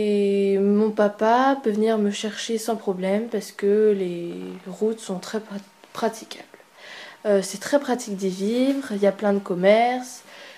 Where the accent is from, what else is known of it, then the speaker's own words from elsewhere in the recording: Versailles, Île-de-France, France; born there; Et j'aime beaucoup Versailles, c'est ma ville natale.